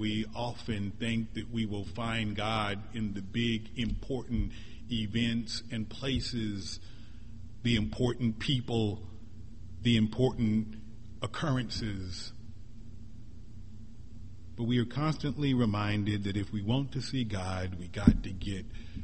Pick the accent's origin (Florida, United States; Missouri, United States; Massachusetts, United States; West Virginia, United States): Missouri, United States; Not long after that, I was back in my home state of Missouri and went to Kansas City in the Kemper Arena.